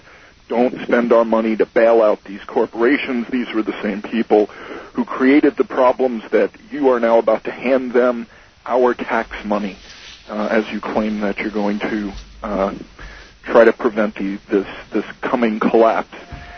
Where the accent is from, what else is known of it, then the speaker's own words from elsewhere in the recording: New York, United States; now in St. Louis, United States; I grew up in New York and moved to St. Louis.